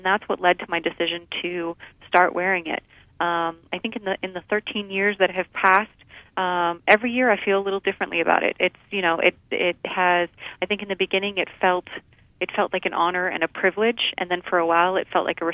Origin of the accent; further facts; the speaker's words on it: United States; I'm an American. I know that.